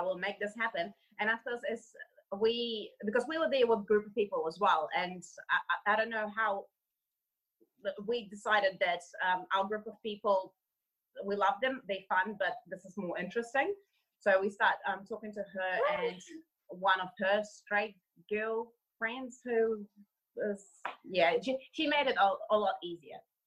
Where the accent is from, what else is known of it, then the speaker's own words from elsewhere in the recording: Russia; I'm from Russia.